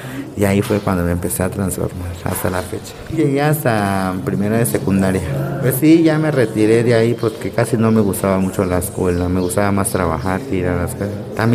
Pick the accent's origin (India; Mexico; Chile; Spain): Mexico; Playa Vicente, Veracruz; Tengo 25 años, soy de Playa Vicente, Veracruz.